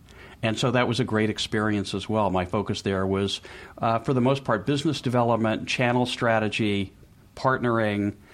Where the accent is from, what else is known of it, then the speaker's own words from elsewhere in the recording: Memphis, Tennessee, United States; born there; also born or lived in Boston; I was born in Memphis, Tennessee, came to college in Boston